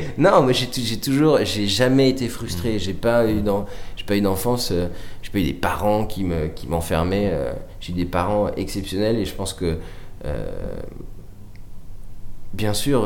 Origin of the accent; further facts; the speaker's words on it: Chambéry, Auvergne-Rhône-Alpes, France; born there; Moi, je suis né à Chambéry, donc aller étudier à Paris